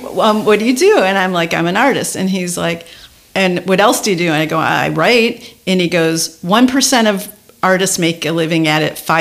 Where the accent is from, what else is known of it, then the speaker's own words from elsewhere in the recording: Chicago, Illinois, United States; now in Los Angeles, United States; I came out to LA from Chicago.